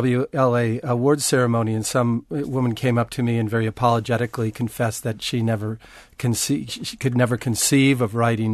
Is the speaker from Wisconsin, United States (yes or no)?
yes; Wisconsin, United States; And I realized that I grew up in Wisconsin surrounded by this history